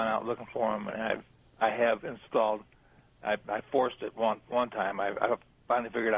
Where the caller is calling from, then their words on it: Auburn, New York, United States; Auburn, New York.